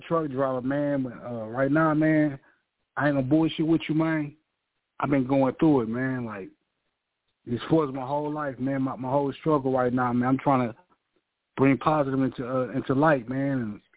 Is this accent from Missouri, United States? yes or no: yes; St. Louis, Missouri, United States; I'm originally from St. Louis, Missouri, man.